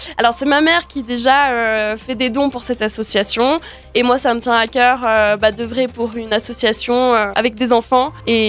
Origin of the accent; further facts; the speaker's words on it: Sainte-Foy-Tarentaise, Auvergne-Rhône-Alpes, France; je suis une sportive locale, je viens de Sainte-Foy mais je m'entraîne à Tignes maintenant depuis plusieurs années.